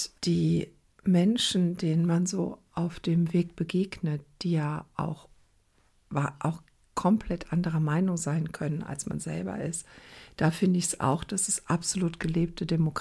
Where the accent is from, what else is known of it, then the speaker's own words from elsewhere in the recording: Croatia; Also ich komme ja aus Kroatien und da haben wir ja auch die Geschichte mit dem ehemaligen Jugoslawien.